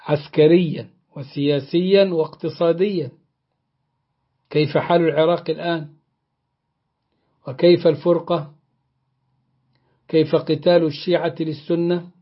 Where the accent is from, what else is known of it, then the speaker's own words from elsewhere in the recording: Egypt; زي ما احنا كبصريين نتكلم عن القاهرة نقول ايه رايح فين، رايح مصر